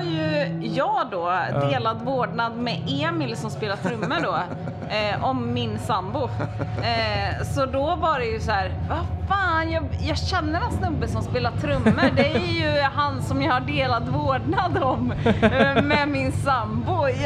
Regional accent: Malmö, Skåne, Sweden; vi är från Malmö och där är allting jävligt jävligt uppdelat.

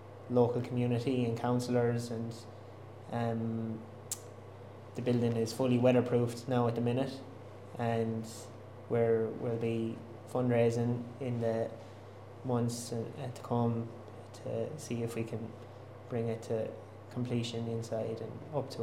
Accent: Ireland; born or raised there

